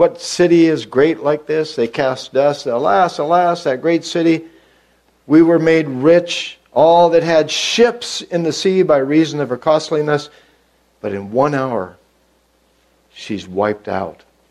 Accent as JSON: {"language": "English", "country": "United States", "said": "I'm sorry to say that as an American."}